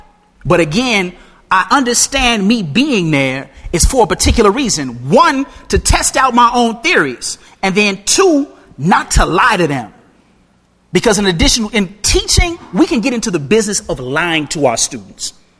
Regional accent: Chicago, Illinois, United States; I'm from Chicago, born and raised in Chicago, and then you fly in and you fly in right over Three Mile Island, right?

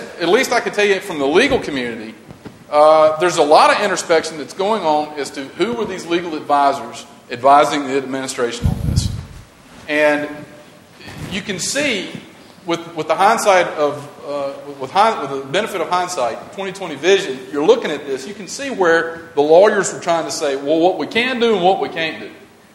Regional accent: the South, United States; Newsflash, I'm from the South, all right? And anybody from the South will tell you

